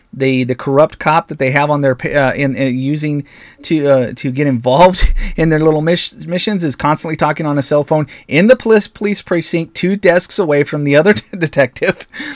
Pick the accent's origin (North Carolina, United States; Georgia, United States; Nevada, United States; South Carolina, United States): Nevada, United States; somewhere in my home state of Nevada